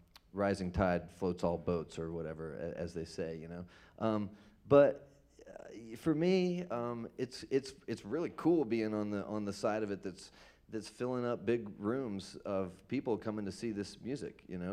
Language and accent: English; Georgia, United States; I grew up in Georgia, in North Georgia, and around bluegrass music, but I didn't have music in my family, and I didn't grow up playing that music.